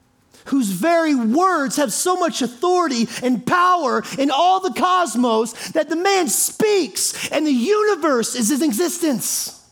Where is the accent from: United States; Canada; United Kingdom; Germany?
United States; Indianapolis, Indiana; I grew up in Indianapolis, and Indianapolis is Indiana, and Indiana is a state.